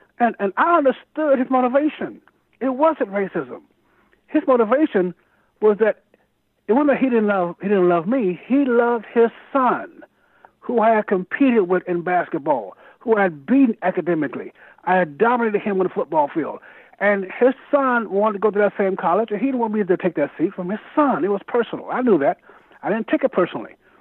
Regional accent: St. Louis, Missouri, United States; I grew up in St. Louis. I remember the first time I saw a white person. I was 7 years old, a white guy walking down the street selling insurance.

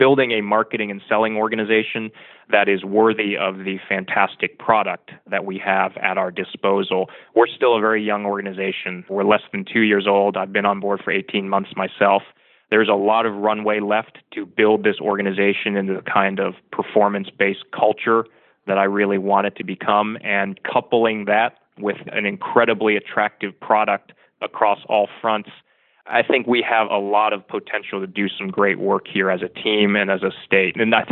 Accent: Ohio, United States; Growing up in Ohio, a lot of people I knew vacationed in the Outer Banks of North Carolina

